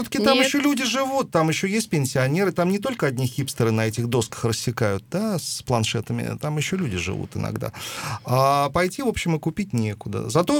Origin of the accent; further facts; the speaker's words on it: Moscow, Russia; я родился и жил на Чистых прудах, угол улицы Макаренко и Чистопрудного бульвара.